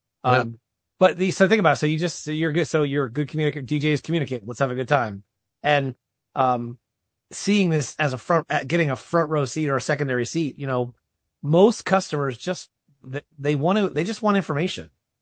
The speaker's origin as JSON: {"language": "English", "region": "New Jersey", "country": "United States", "said": "I'm from Jersey, so I can only imagine the whole 70s disco thing."}